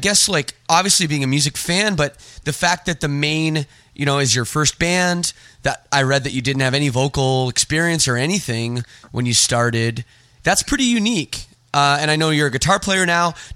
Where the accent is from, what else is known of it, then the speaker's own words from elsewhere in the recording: Toronto, Ontario, Canada; I'm from Toronto, so I'm a big Blue Jays fan